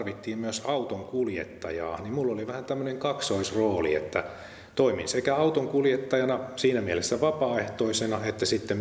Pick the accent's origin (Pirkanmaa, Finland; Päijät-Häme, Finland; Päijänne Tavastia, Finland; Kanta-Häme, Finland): Kanta-Häme, Finland; Hämeenlinna; täältä Hämeenlinnasta. Täältä olen kotoisin. Olen kyllä syntynyt toisella paikkakunnalla, mutta ihan muutaman kuukauden iästä lähtien asunut täällä.